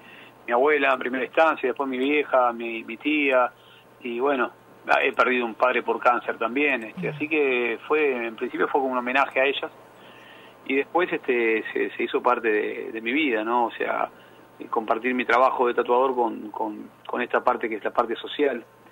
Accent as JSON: {"language": "Spanish", "region": "Buenos Aires", "country": "Argentina", "said": "Bueno, yo soy originario acá de Buenos Aires, estoy actualmente resido acá en la ciudad de Buenos Aires."}